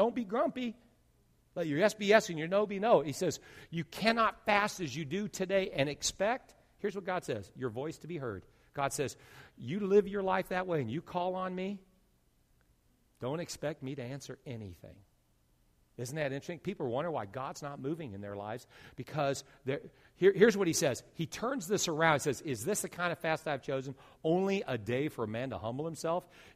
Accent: California, United States; also born or lived in South Dakota; South Dakota, 5 years, or where I was born and raised in California, 16 years.

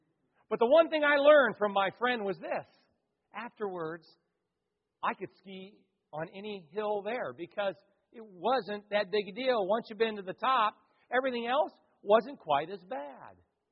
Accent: California, United States; I grew up in California, and a couple hours from our house was a place called Lake Tahoe.

